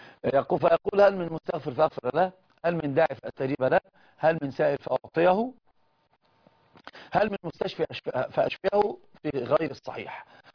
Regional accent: Alexandria, Alexandria Governorate, Egypt; اسكندريه.

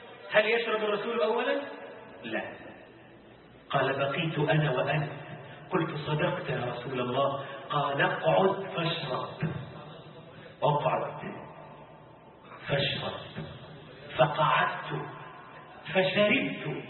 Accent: Egypt; طبعا يعني عندنا في مصر ولعله يعني في بلادنا العربية كلمة نعم هذه تستخدم لمعاني متعددة.

